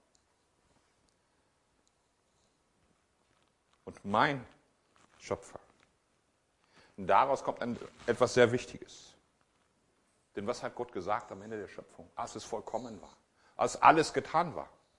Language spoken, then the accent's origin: German; Wyoming, United States; Ja, ich bin auch in Wyoming aufgewachsen, das mitten in den Bergen.